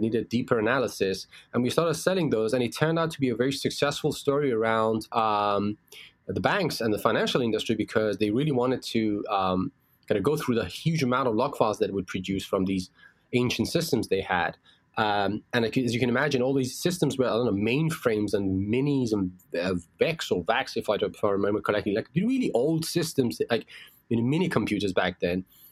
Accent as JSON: {"language": "English", "country": "Iran", "tie": "born or raised there", "said": "Oh, so I grew up, of all places, in Iran, which is a country that's mostly associated with burning American flag and all."}